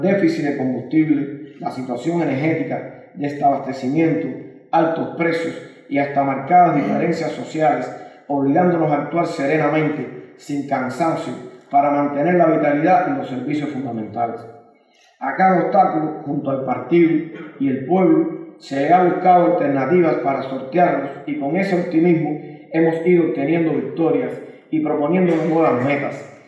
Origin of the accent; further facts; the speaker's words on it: Cuba; Ante la responsabilidad que nos asiste como cubanos, como generación y por el cargo que asumimos